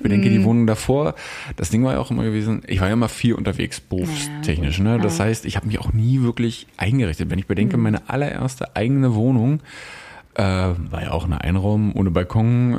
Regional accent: Berlin area, Germany; ich komme aus dem Berliner Raum

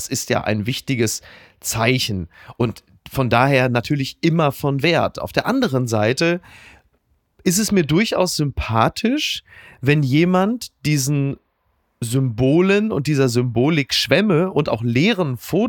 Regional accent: North Rhine-Westphalia, Germany; ich komme aus dem Ruhrgebiet

